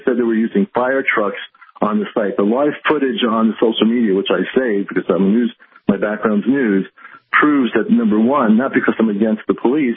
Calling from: Connecticut, United States; Yeah, I'm calling from Connecticut.

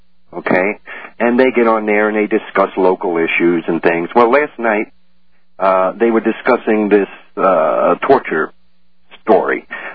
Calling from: St. Louis, Missouri, United States; I'm calling from St. Louis, which is... supposedly a conservative state, a conservative city.

